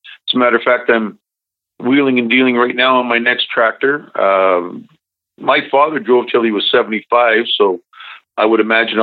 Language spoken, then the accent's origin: English; Fenelon Falls, Ontario, Canada; Fenland Falls, Ontario, the jewel of the Kawarthas, about 90 minutes north of Toronto.